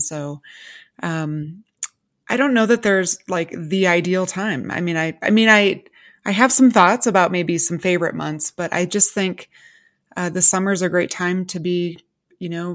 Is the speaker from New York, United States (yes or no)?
no; Illinois, United States; now in Colorado Springs, United States; I currently live in Colorado Springs, which has been one of my favorite places to live. I'm from the Chicago suburbs